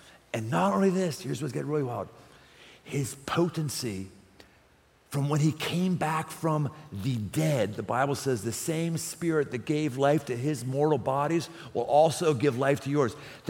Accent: Pittsburgh, Pennsylvania, United States; I grew up in Pittsburgh, like factories go away, like they're gone.

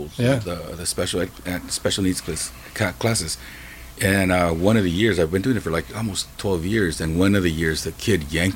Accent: Santa Ana, California, United States; So I grew up on Townsend Street in Santa Ana. I had a very, I'm going to say, colorful upbringing and in and out of trouble.

